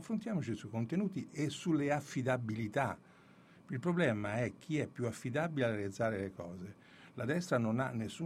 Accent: Rome, Lazio, Italy; born there; Io per questo sono nato a Roma nel 52, pur avendo tutti i parenti di Piancastagnaio.

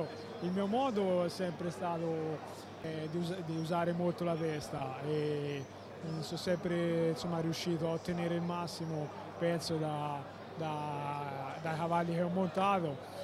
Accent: Siena, Tuscany, Italy; io crescendo a Siena è sempre stato il mio sogno

